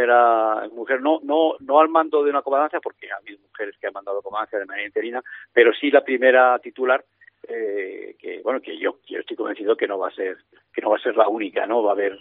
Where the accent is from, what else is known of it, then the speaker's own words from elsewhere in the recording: Aragon, Spain; Sí, porque bueno, yo soy aragonés de crianza y prestar servicio en mi tierra pues es algo muy grande y muy importante, ¿no?